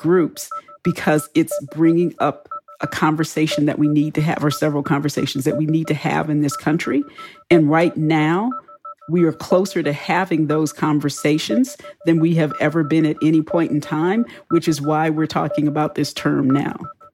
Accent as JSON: {"language": "English", "town": "Houston", "region": "Texas", "country": "United States", "tie": "born or raised there", "said": "I grew up in Texas."}